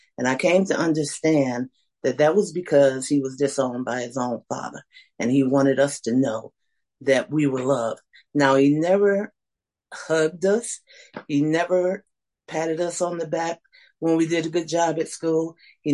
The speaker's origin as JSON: {"language": "English", "town": "Bessemer", "region": "Alabama", "country": "United States", "tie": "born there", "lives_now": "Birmingham, United States", "said": "But I was born in Bessemer, Alabama. And you may say, where the is Bessemer, Alabama? Well, it is southwest of Birmingham. And actually, I'm in Birmingham right now."}